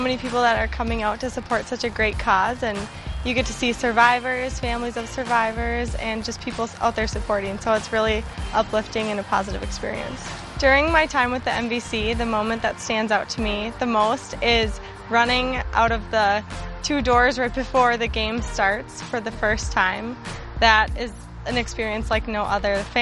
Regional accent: Minneapolis, Minnesota, United States; This is my second year on the team, and I'm from Minneapolis.

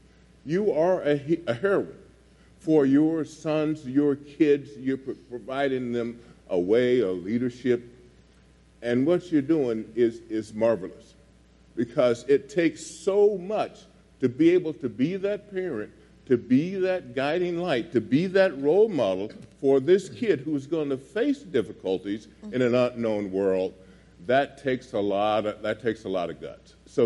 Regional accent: Winston-Salem, North Carolina, United States; I grew up in Winston-Salem, was where Krispy Kremes come from.

